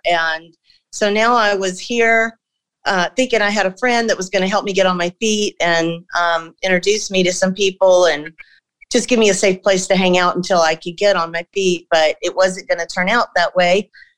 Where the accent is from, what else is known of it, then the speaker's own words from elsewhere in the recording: Georgia, United States; moved away as an adult; now in California, United States; So I came to California when I was about 18, going on 19, when I came out here. I'm from Georgia.